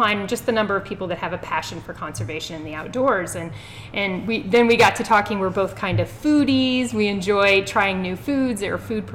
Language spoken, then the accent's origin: English; St. Louis, Missouri, United States; I grew up in St. Louis, Missouri, and I did not grow up hunting and fishing.